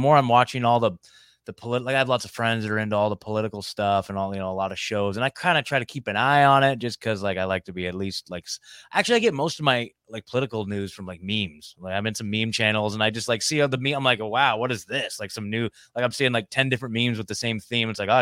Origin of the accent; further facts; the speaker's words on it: Oregon, United States; Well, I was born in Portland, Oregon, and then grew up a little bit outside, like maybe an hour southwest of Portland in a smaller town, and grew up there, spent my whole life there, graduated high school.